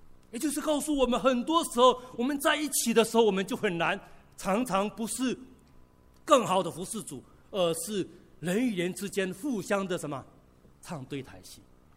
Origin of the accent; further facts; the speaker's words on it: China; 今天我觉得我作为一个中国人，我们知道我们中国的民族性是什么